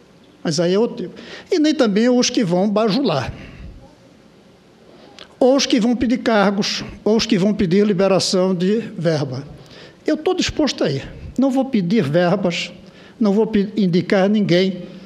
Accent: Brazil; como brasileiro

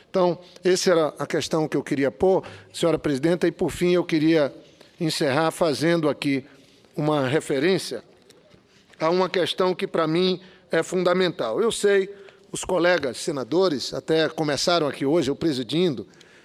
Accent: Acre, Brazil; Eu venho do Acre, sou da Amazônia.

